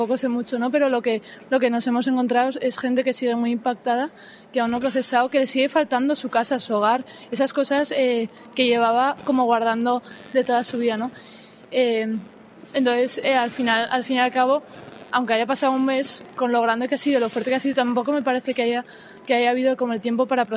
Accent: Pamplona, Navarre, Spain; De Pamplona.

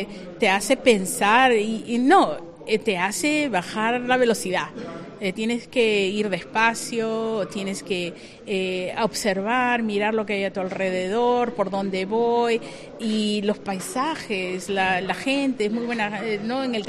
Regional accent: Lima, Peru; now in United States; Y yo soy de Lima, vivo en la costa, me encanta, nosotros vivimos en Florida, cerca de la playa

